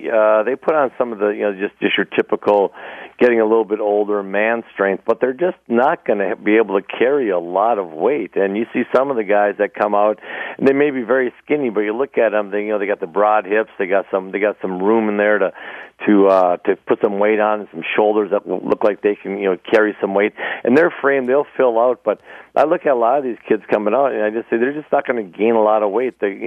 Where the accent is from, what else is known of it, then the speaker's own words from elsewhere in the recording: Hibbing, Minnesota, United States; I was from Hibbing, Minnesota.